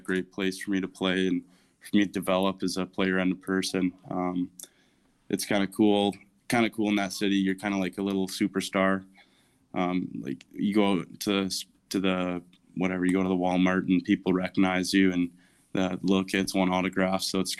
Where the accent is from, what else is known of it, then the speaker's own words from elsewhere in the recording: St. Albert, Alberta, Canada; growing up in Canada and in St. Albert in particular